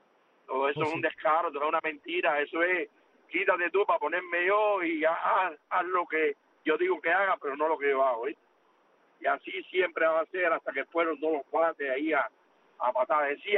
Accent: Guanabacoa, Havana, Cuba; que bendiga a Baracoa, que bendiga a Guanabacoa, el pueblo donde me crié.

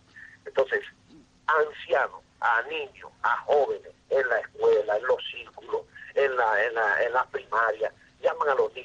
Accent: Cuba; Es que yo soy cubano y vivo aquí, yo no tengo por qué irme de mi país.

